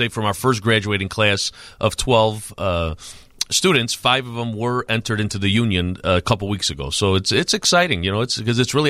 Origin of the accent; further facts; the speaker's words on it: Chicago, Illinois, United States; You know, I'm born and raised in Chicago, and I was in the real estate business.